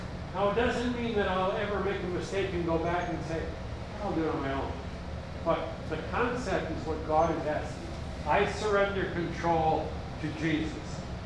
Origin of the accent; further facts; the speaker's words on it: Green Bay, Wisconsin, United States; I grew up in Green Bay, Wisconsin, and Green Bay, Wisconsin is a very Catholic town.